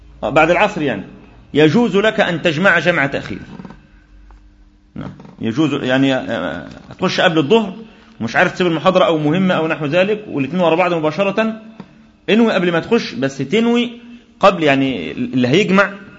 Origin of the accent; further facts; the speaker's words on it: Mansoura, Dakahlia, Egypt; في بلدي أنا من المنصورة